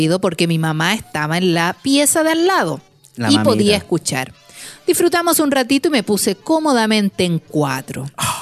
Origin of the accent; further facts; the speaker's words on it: Chile; now in United States; Comenzamos una relación a distancia, ya que ambas somos chilenas.